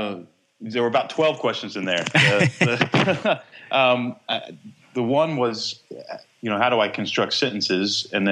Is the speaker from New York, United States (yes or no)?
no; Texas, United States; Growing up in Texas is formative in terms of the pride, the sense of pride that you have